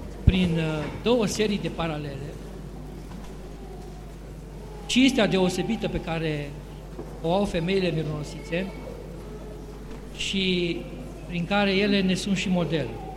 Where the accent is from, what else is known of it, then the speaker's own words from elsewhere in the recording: Romania; pentru toți care suntem români, o invitație la pocăință și o atenționare.